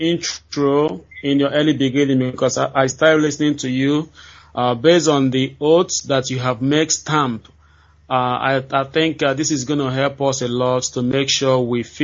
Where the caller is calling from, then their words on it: Malaysia; I'm calling from Malaysia.